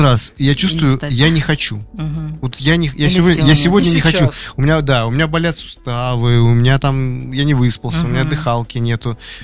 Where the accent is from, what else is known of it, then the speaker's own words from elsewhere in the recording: Russia; born there; То есть я очень рад, что я родился именно вот в России.